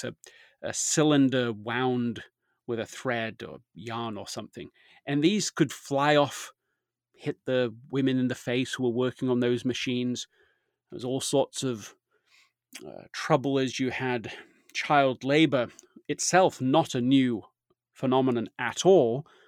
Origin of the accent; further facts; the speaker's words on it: Leeds, Yorkshire and the Humber, United Kingdom; I grew up in Leeds, England. It's an industrial town.